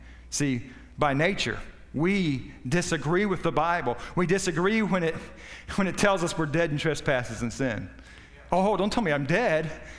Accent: Florida, United States; I'm a Southerner, I guess my mom was spent some of her life up north, but she couldn't help that. That's where her parents went for a while. But for the most part, I was a Florida cracker

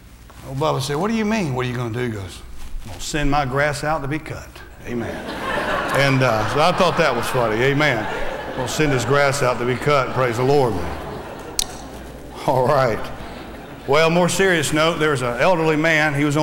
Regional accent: Fort Myers, Florida, United States; accent: Southern; also born or lived in Alabama, United States; I grew up in Southwest Florida in Fort Myers, and I was born in Alabama, where true Southerners were, amen, and amen, and and I moved down here to Florida. Everybody thought I was a redneck at first with my Southern accent

